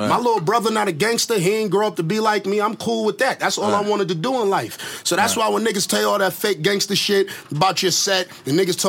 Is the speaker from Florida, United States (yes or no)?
no; New York, United States; And I'm from the East, like, my whole life.